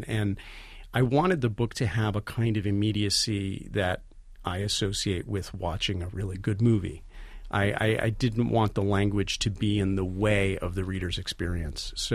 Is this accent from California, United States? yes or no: no; Milwaukee, Wisconsin, United States; Well, I grew up in Milwaukee in the 80s